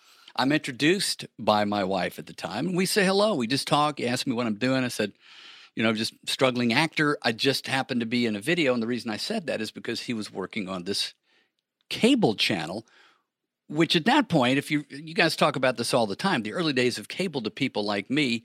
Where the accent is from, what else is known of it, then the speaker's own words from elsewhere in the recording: Birmingham, Alabama, United States; You know, I came from Birmingham, Alabama, so I didn't exactly live in the sticks